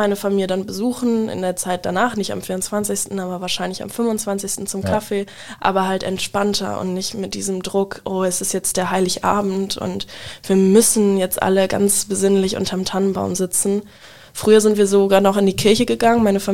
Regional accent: Wildeshausen, Lower Saxony, Germany; now in Bremen, Germany

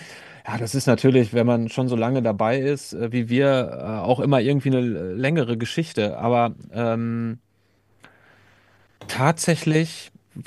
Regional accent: Iserlohn, North Rhine-Westphalia, Germany; 2001 dann in Iserlohn, wo ich herkomme, die erste Partyreihe organisiert

